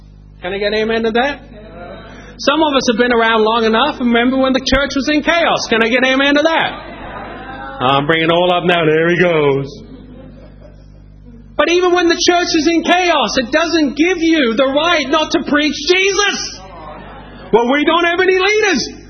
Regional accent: Norwich, East of England, United Kingdom; I grew up in Norwich. London is a very unfamiliar place to me.

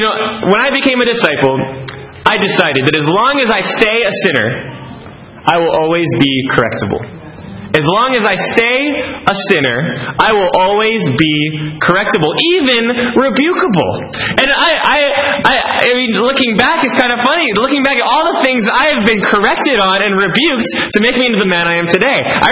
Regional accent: United States; saying that because you're American. I want to tell you here and now, I am not positive because I am American.

